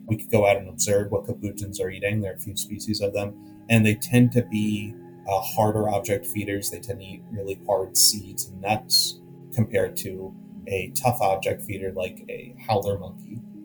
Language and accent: English; Stamford, Connecticut, United States; now in New Jersey, United States; I grew up in Stamford, Connecticut, and there really are not a lot of publicly accessible fossil sites.